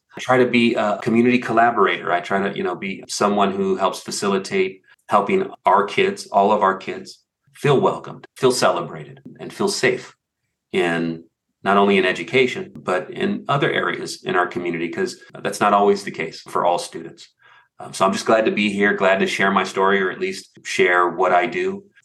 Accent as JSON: {"language": "English", "region": "California", "country": "United States", "tie": "born or raised there", "said": "I was raised in California during a time in the 70s when they had free, they just started rolling out free lunch, free meals, free breakfast."}